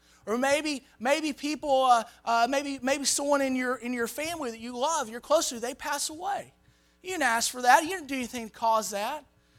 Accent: Arkansas, United States; I told you I grew up in Arkansas. I spent a little time in the woods.

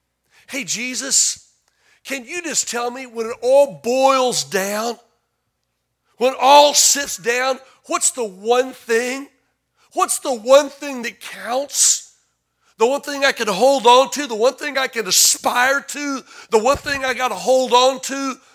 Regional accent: Tennessee, United States; Hello, I'm from Tennessee. Not from Arkansas, Jason, but Tennessee.

